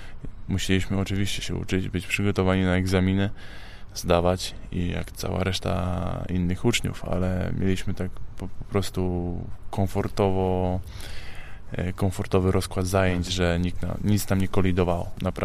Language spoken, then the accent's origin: Polish; Gdynia, Pomeranian Voivodeship, Poland; Moja cała rodzina została w Gdyni. To jestem z Gdyni, także będę tutaj sam.